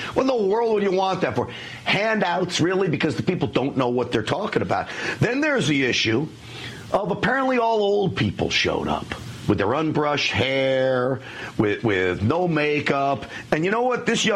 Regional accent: Texas, United States; from my home state of Texas, where there were many of these protests.

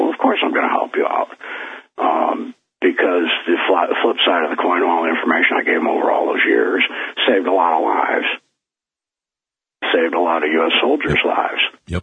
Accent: United States; You know, I'm an American. I'm patriotic.

